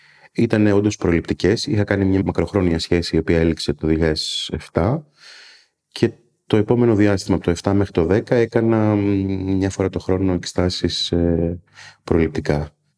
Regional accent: Kalymnos, South Aegean, Greece; now in Athens, Greece; γεννήθηκα στην Αθήνα, μεγάλωσα στην Κάλυμνο, στα Δωδεκάνησα και τα τελευταία 15 χρόνια περίπου ζω στην Αθήνα ξανά.

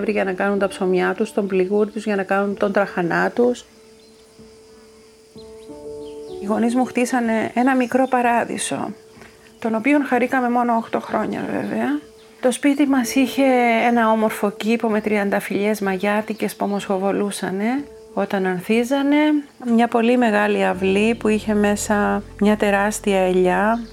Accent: Marathovounos, Famagusta District, Cyprus; Είμαστε τρία κορίτσια, εγώ ήμουν η μεγαλύτερη. Κατάγομαι από τον Μαραθόβουνο, ένα χωριό της επαρχίας Αμοχώστου, που έσφιζε από ζωή, είχε 3.000 κατοίκους, φιλοπρόδους και εργατικούς.

